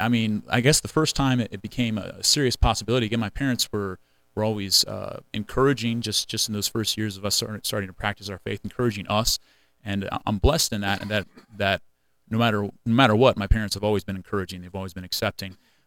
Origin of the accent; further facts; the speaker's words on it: Hawaii, United States; my family was in Hawaii at the time. I grew up in Hawaii